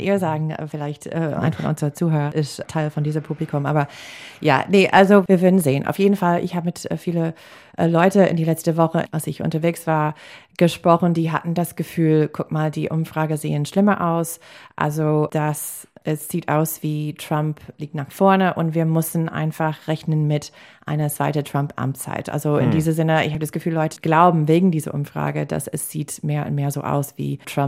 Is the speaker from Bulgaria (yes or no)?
no; Wisconsin, United States; German is a second language; Wisconsin habe ich ganz besonders beobachtet, als es meine Heimatstadt ist